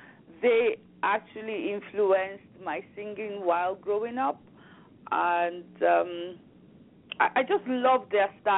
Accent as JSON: {"language": "English", "country": "Nigeria", "lives_now": "Aberdeen, United Kingdom", "said": "I am currently located in Aberdeen in United Kingdom, Scotland, but originally I am from Nigeria."}